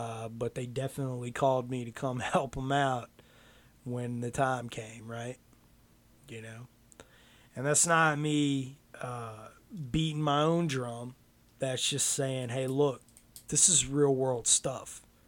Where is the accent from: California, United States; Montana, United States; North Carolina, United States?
North Carolina, United States; We're both from North Carolina